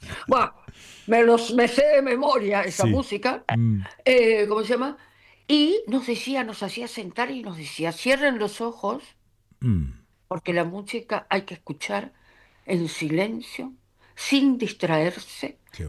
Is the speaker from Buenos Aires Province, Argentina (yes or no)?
no; Corrientes, Argentina; Sí, yo nací en Corrientes en 1947.